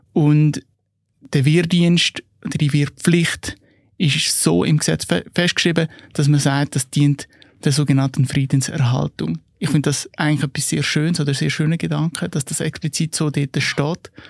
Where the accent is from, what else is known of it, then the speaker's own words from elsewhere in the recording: Switzerland; für die Schweiz, für das Land, wo ich geboren bin, aufgewachsen bin und eine Staatsbürgerschaft habe